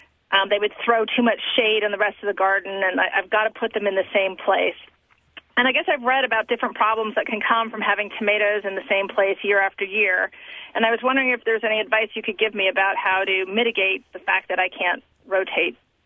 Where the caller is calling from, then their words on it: Princeton, New Jersey, United States; I'm calling from Princeton, New Jersey, and have a question about how to place my tomatoes.